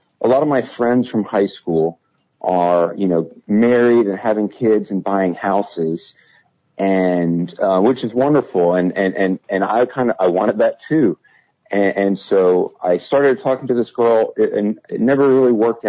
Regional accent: Montgomery, Alabama, United States; I was living in Florida at the time. I'm from Montgomery originally. I was, went to the University of Alabama

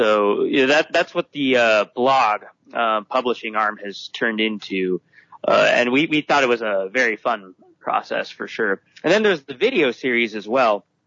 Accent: Portland, Oregon, United States; I grew up Catholic in Portland, Oregon, part of the country that, you know, I noticed often really struggled to understand the tenets of Catholicism.

